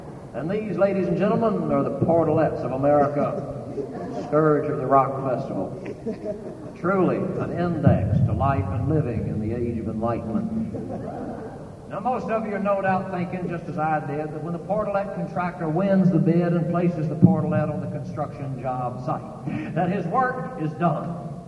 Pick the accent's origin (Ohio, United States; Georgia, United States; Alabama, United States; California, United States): Georgia, United States; Most of the time, I was brought up in the Coochie Valley, Georgia.